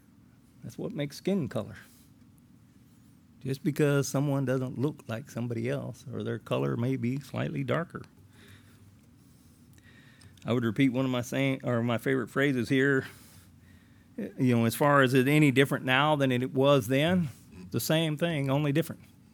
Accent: the South, United States; I mean, growing up in the South, I grew up in an area that was very much racist.

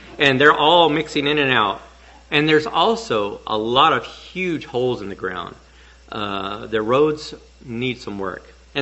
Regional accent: Nigeria; I said, well, like I said, I'm Nigerian.

